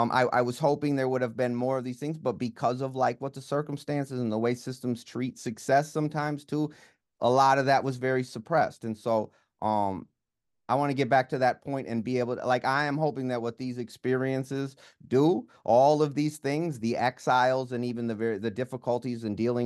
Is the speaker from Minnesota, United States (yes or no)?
yes; Minneapolis, Minnesota, United States; I'm from South Minneapolis. I live five blocks from where they murdered George Floyd.